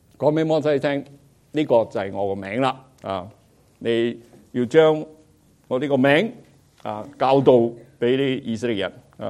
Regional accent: Guangdong, China; 即是我们广东人 很顺口的

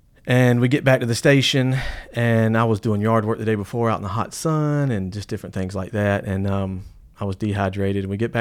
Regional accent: Fayetteville, Georgia, United States; also born or lived in Decatur; I was born in Decatur, Georgia.

